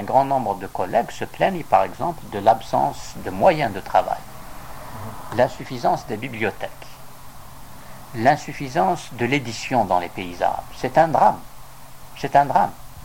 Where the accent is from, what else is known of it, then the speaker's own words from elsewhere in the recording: Algeria; moved away as an adult; j'ai quitté l'Algérie en 1953 pour venir poursuivre mes études ici.